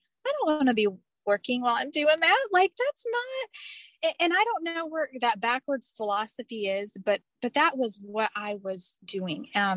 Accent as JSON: {"language": "English", "region": "Indiana", "country": "United States", "moved": "yes", "lives_now": "Alabama, United States", "said": "I live in Alabama now. I'm originally from Indiana."}